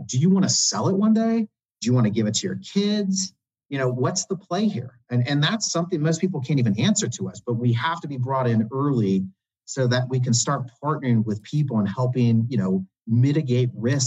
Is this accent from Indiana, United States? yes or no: yes; Indiana, United States; And I mean, I'm from Indiana originally. And Indiana is one of those states, like, I mean, when is that really going to be federally legal?